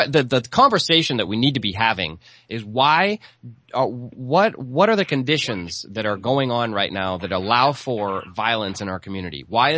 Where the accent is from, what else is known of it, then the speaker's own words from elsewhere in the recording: St. Louis, Missouri, United States; a lot of listeners know I grew up in St. Louis, and I have a lot of friends who live there